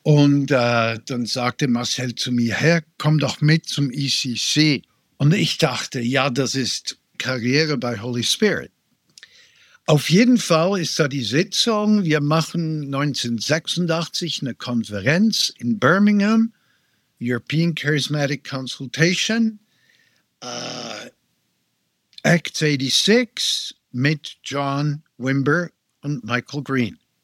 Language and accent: German; Switzerland; ich bin Schweizer.